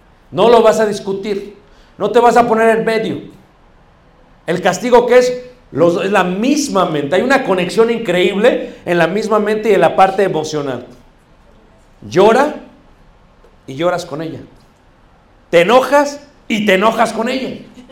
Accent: Mexico; Como buenos mexicanos siempre pensamos en organigrama.

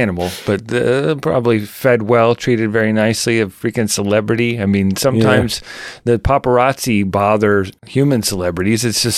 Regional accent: Midwest, United States; I was a kid from the Midwest. I'd never heard of it.

